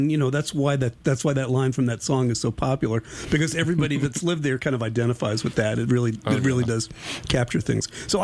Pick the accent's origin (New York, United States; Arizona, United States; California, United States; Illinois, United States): New York, United States; moved away as an adult; I grew up in New York.